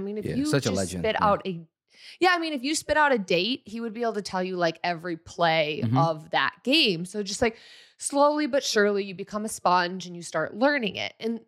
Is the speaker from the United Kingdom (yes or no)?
no; Chicago, Illinois, United States; I did not grow up in New England. I grew up in Chicago.